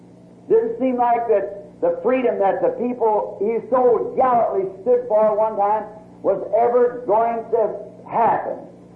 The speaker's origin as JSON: {"language": "English", "country": "United States", "said": "I'm an American too. It's the loveliest land in the country."}